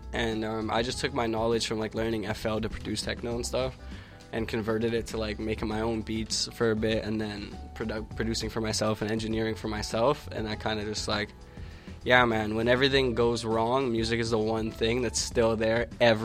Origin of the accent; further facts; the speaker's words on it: Montreal, Quebec, Canada; I'm an artist who's actually from here. I'm from Montreal. I started making music here